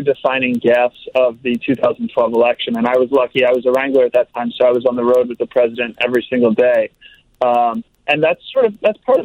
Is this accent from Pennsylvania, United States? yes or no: yes; Philadelphia, Pennsylvania, United States; I'm from Philadelphia, so I'm a huge Eagles fan.